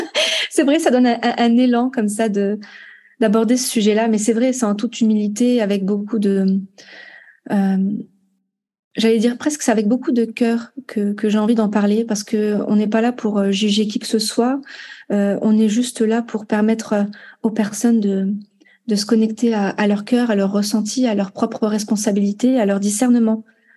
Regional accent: Algeria; Ah ouais, je suis algérienne et je suis française.

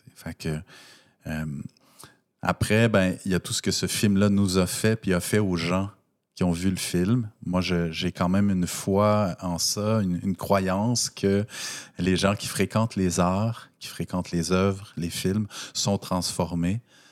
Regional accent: Quebec City, Quebec, Canada; born there; moi, je suis né à Québec. J'ai encore des racines puis des réflexes dans cette ville-là.

